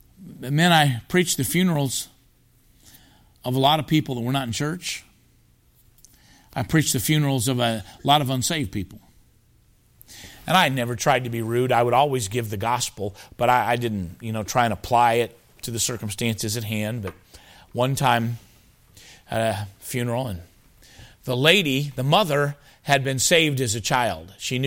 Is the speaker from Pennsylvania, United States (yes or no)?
no; Indianapolis, Indiana, United States; He's from Indianapolis, like I'm from Indianapolis.